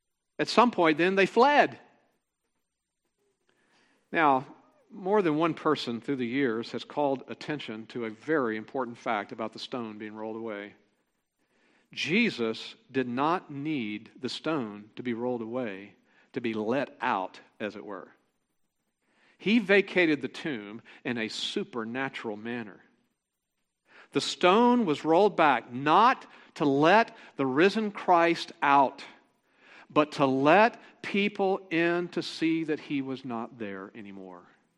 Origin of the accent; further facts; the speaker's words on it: California, United States; I'm from California. I know what that means.